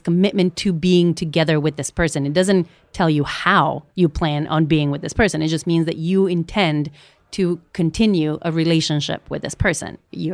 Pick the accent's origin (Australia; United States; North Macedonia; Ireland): North Macedonia; gender, pretty traditional gender norms where I grew up in Macedonia.